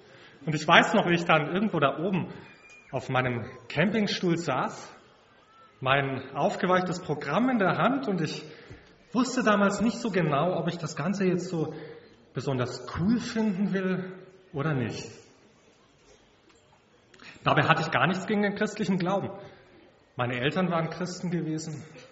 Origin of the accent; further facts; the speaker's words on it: Bavaria, Germany; Ich komme aus Mittelfranken